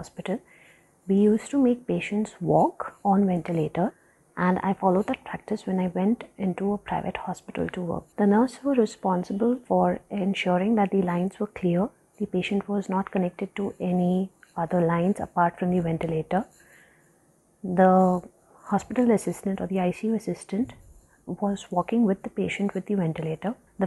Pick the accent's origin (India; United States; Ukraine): India; and I'm from India.